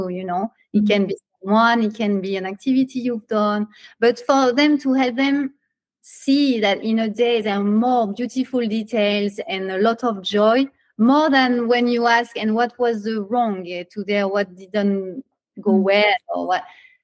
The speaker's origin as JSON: {"language": "English", "country": "France", "accent": "French", "second_language": "English", "said": "Right now, you are practicing mindfulness because you are trying to really understand my French accent."}